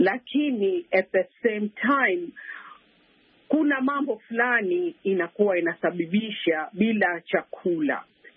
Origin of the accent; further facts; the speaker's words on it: Zanzibar, Tanzania; Mimi nimetoka kwetu Zanzibar juzi, just kiasi mwezi uliopita